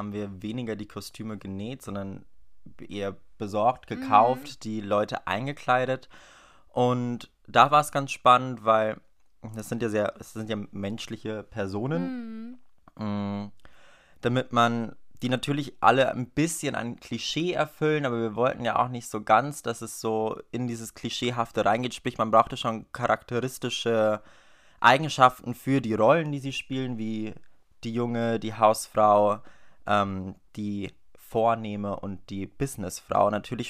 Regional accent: Regensburg, Bavaria, Germany; now in Hamburg, Germany; Ich komme aus Regensburg, studiere aber derzeit Modedesign in Hamburg

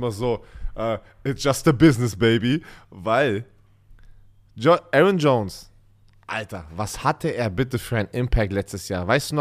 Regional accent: Berlin, Germany; Bei uns in Berlin

